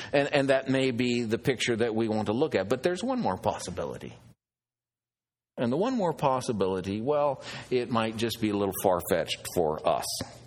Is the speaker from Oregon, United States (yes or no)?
yes; Oregon, United States; But I grew up in Oregon.